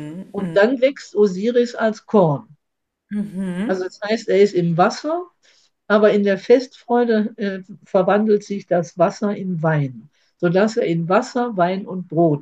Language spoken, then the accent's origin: German; Rhineland, Germany; auch als Rheinländerin sowieso